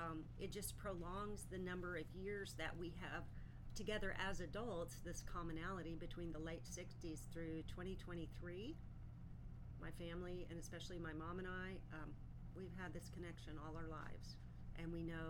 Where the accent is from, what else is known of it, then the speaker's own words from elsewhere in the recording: Dallas, Texas, United States; also born or lived in Midland; So I was born in Midland, Texas, but my family moved to Dallas when I was about 3 years old. So I grew up in Dallas.